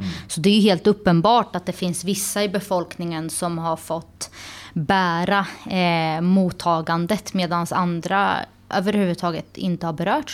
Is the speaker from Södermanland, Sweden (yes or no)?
no; Norrköping, Östergötland, Sweden; där jag själv är född och uppvuxen i Hageby